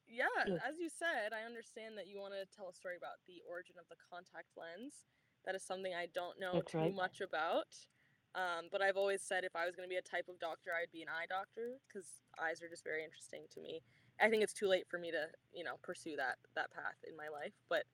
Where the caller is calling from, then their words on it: Fort Myers, Florida, United States; I'm 24 years old. Today's date is February 17th, 2024, and I'm calling in from Fort Myers, Florida